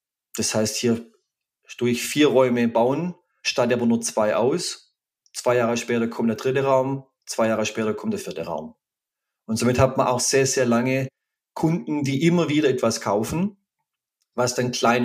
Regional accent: Baden-Württemberg, Germany; accent: Swabian

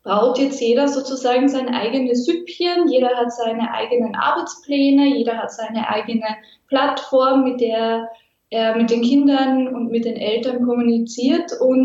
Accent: Styria, Austria; Ich komme aus Österreich, aus der Steiermark.

